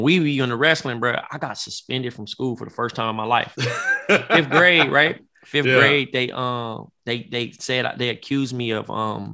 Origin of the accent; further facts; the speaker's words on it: Compton, California, United States; You know, I grew up in Compton, so like wrestling in Compton is kind of like